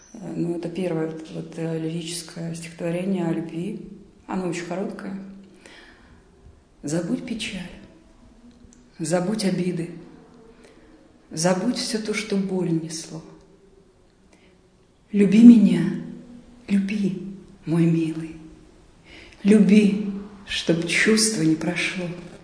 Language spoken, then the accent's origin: Russian; Bogdanovich, Sverdlovsk Oblast, Russia; Авторская редакция была в городе Богданович, собственно, откуда я родом.